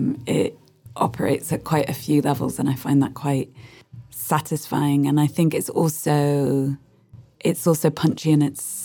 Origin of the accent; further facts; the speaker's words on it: Hong Kong; But it also came out of my experience growing up in Hong Kong.